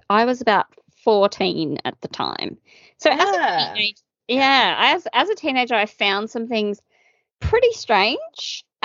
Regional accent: Australia; So in Australia at the time, we had maybe 5 big chain fast food places.

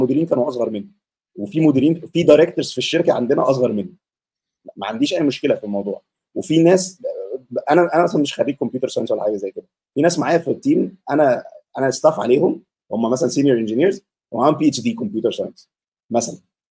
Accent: Egypt; احنا عندنا في مصر والمناطق بتاعتنا شوية عندنا شوية حساسية من موضوع السن والأقدمية ده.

